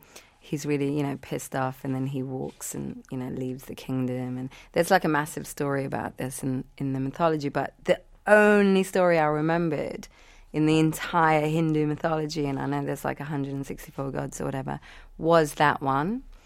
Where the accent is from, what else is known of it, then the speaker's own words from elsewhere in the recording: Sri Lanka; I'd heard the story when I was growing up in Sri Lanka, you know, when I was like 5, 6 years old.